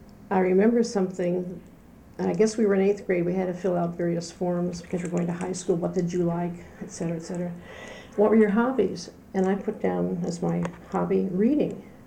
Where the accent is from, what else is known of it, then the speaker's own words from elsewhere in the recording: Deerfield, Illinois, United States; also born or lived in Highland Park; Well, I was from a small town in Illinois, northern Illinois, name of Deerfield. But I was born in Highland Park next door because Deerfield did not have a hospital.